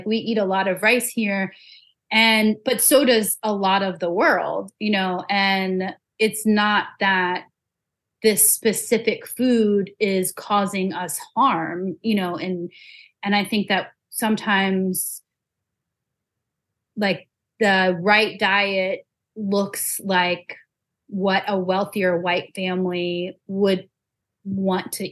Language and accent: English; Louisiana, United States; maybe because I'm Cajun, that isn't something that I really think about